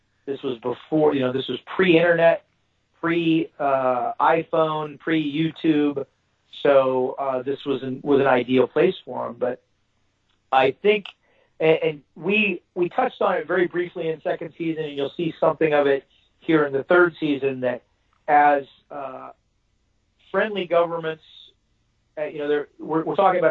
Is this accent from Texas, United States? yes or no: yes; Texas, United States; I'm a Texan, so I'm in favor of the wall